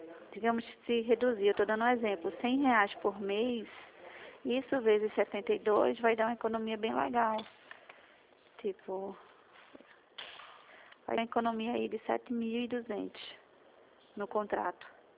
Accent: Pernambuco, Brazil; Eu sou de Pernambuco, só que a gente tem o Brasil todo, tá?

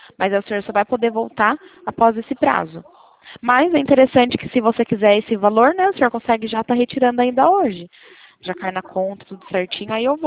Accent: Bragança Paulista, São Paulo, Brazil; De interior, de São Paulo, na verdade. Uma cidade

